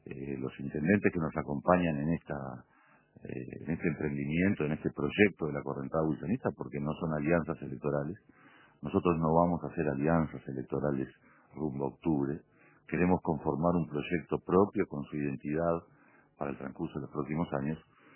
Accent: Lavalleja, Uruguay; me toca estar a mí, que yo soy de La Valleja

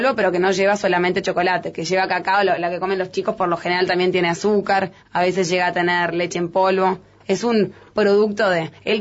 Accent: Uruguay; Yo aún siendo uruguaya y estando acostumbrada a lo que es el mate

